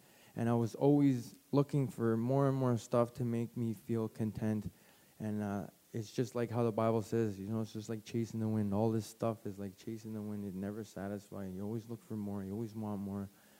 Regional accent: Calgary, Alberta, Canada; So I'm 35 years old. I'm from Calgary, Alberta

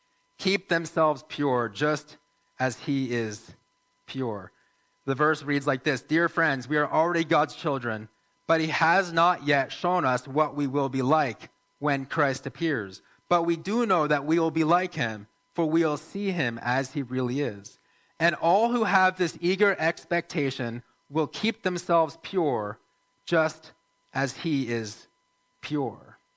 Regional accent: United States; now in Canada; because I'm American and because, you know, the … is a big deal in the USA

